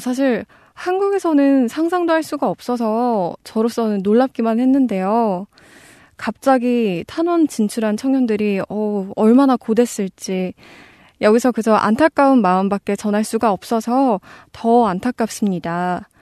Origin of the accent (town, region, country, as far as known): Seoul, South Korea